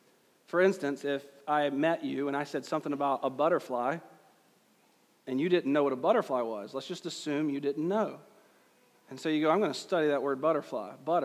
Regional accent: Georgia, United States; English is hard enough for me. I'm from Georgia.

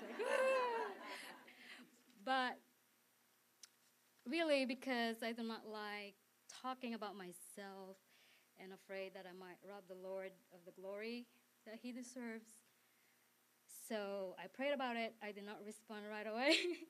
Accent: Philippines; born there; I was born in the Philippines in a very devout Catholic family.

